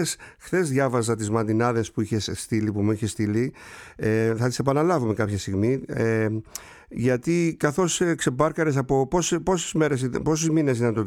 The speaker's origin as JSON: {"language": "Greek", "town": "Kasos", "region": "South Aegean", "country": "Greece", "tie": "born or raised there", "said": "στο νησί μου, στο αγαπημένο μας νησί την Κάσο"}